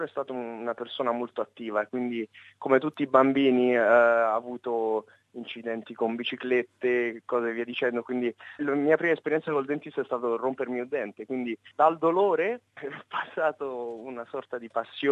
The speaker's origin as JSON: {"language": "Italian", "town": "Rome", "region": "Lazio", "country": "Italy", "moved": "as an adult", "lives_now": "Australia", "said": "Ho 25 anni, sono di Roma"}